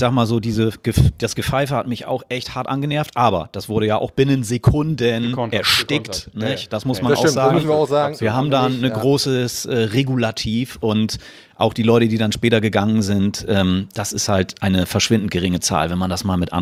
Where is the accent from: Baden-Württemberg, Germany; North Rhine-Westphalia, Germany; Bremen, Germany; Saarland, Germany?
Bremen, Germany; Vegesack; born there; Ich bin Fegesacker gebürtig.